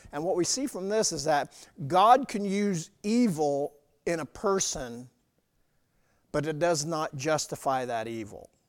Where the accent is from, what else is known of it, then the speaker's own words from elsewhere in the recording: Iowa, United States; you know what, I'm from Southern Iowa.